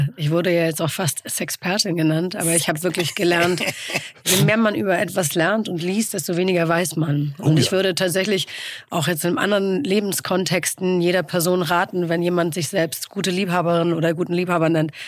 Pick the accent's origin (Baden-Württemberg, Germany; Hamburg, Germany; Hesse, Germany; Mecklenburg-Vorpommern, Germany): Hamburg, Germany; born there; moved away as an adult; also born or lived in London; Ja, ich bin tatsächlich gebürtige St. Paulianerin. Ich bin in sechster Generation Hanseatin.